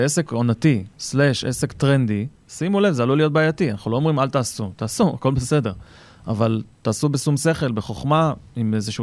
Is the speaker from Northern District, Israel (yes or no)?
no; Rishon LeZion, Central District, Israel; אני גדלתי בראשון לציון